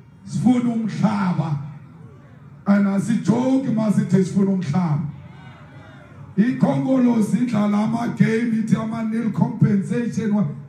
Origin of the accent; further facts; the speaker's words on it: Limpopo, South Africa; But if I get a tender, I come from Limpopo.